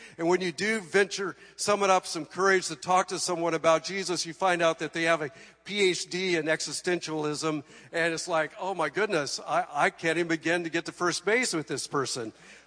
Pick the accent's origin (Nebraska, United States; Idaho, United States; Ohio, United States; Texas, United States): Idaho, United States; Coeur d'Alene; we're in Coeur d'Alene, Idaho, which is my hometown, is 35 degrees and messy.